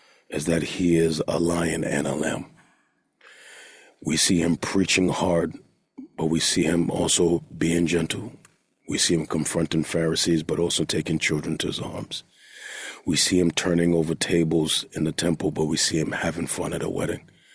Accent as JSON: {"language": "English", "country": "United States", "lives_now": "London, United Kingdom", "said": "in my home country of America."}